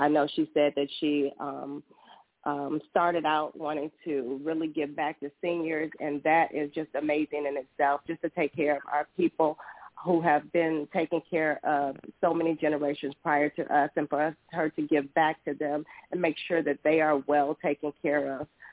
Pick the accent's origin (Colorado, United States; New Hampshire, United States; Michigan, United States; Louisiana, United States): Michigan, United States; Detroit; now in Atlanta, United States; I am originally from Detroit. I am now in Atlanta, getting ready to move to L.A., at the end of the month.